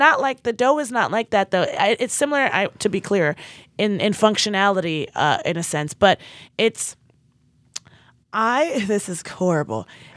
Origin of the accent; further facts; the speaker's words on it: Nigeria; But I'm like, as a Nigerian, well, maybe I'm biased.